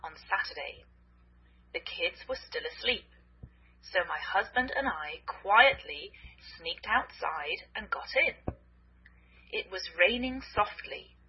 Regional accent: England, United Kingdom; now in United States

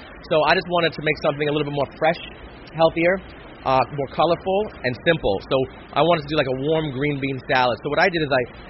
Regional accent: New Jersey, United States; You know, I grew up in New Jersey, so we saw that a lot.

